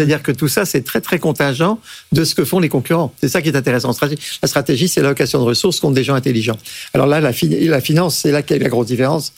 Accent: France; Et je pense, en tant que Français

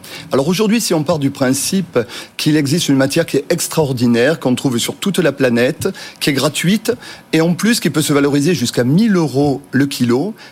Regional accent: Southern France, France; accent: southern French; Vous voyez, je viens du Sud, il y a un petit peu l'accent.

